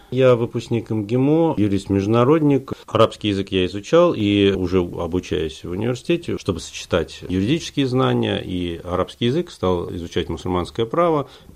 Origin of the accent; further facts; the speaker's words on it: Saint Petersburg, Russia; Я ленинградец в третьем поколении, как минимум